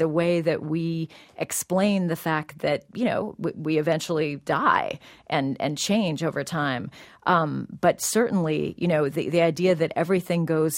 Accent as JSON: {"language": "English", "town": "San Francisco", "region": "California", "country": "United States", "tie": "born or raised there", "said": "But, you know, I grew up in San Francisco basically in the 1970s, where the city was really drenched in a sense of what protest had meant in the 1960s"}